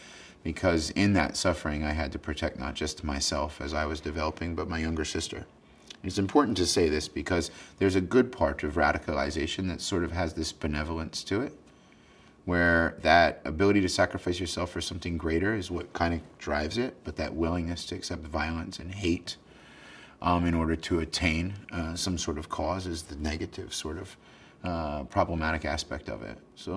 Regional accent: Pennsylvania, United States; born there; I was born in Pennsylvania, rural Pennsylvania.

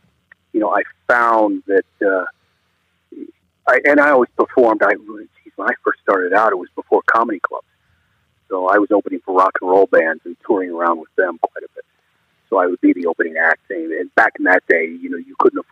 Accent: the South, United States; well, I grew up in the South.

